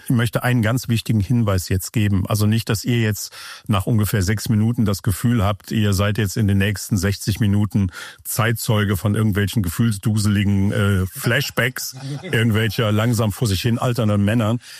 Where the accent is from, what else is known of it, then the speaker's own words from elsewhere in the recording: Cologne, North Rhine-Westphalia, Germany; born there; Ich bin auch in Köln geboren, aber auf der anderen Rheinseite.